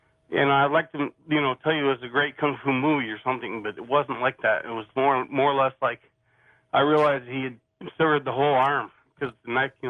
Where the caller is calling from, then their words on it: Arkansas, United States; also born or lived in Chicago; I'm …, Arkansas.